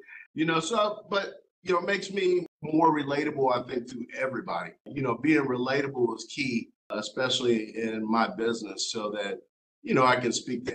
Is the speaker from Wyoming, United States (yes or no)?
yes; Wyoming, United States; now in Houston, United States; And I'm actually originally from Wyoming, but I've lived here for the majority of my life. So you can say I'm a Houstonian